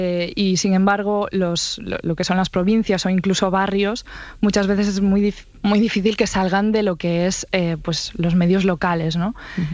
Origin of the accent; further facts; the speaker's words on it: Ourense, Galicia, Spain; yo misma soy de Ourense, Galicia